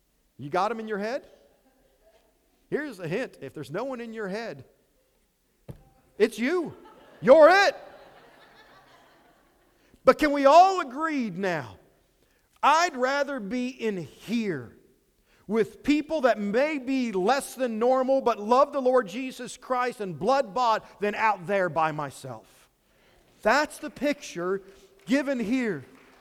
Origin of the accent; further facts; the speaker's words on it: Ohio, United States; I grew up in Ohio. That makes me an Ohio State Buckeye fan.